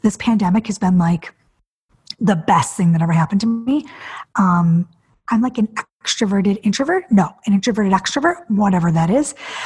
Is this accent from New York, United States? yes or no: no; Detroit, Michigan, United States; I grew up in Detroit and I was in musical theater